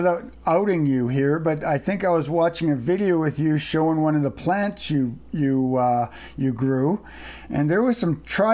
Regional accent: Canada; As a Canadian, Texas is known to be quite a conservative state.

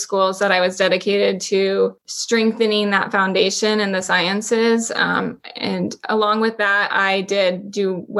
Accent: Maryland, United States; born there; also born or lived in Virginia / Kansas / Nebraska; now in Texas, United States; I was born in Maryland, and we lived in Virginia near DC, and then Kansas. We lived in Texas when I was younger, and then Nebraska.

